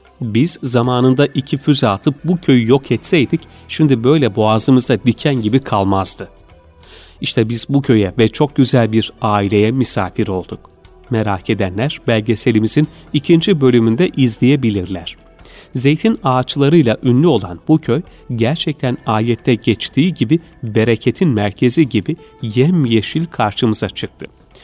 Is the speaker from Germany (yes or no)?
no; Xinjiang, China; now in Turkey; Doğu Türkistanlıyım. 23 yaşındayım ve Türkiye'de öğrenciyim.